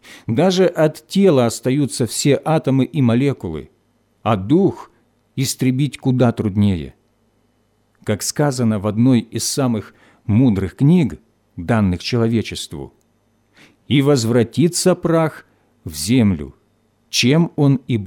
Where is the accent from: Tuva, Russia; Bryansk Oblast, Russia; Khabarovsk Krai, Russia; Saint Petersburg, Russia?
Bryansk Oblast, Russia; Bryansk; Я родом из Брянска, где всегда были сильные баптисты